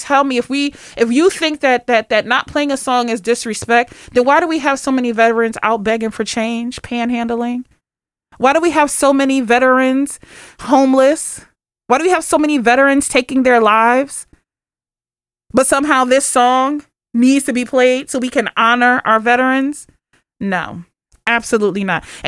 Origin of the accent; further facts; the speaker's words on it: Philadelphia, Pennsylvania, United States; like I'm from Philly, so I know, you know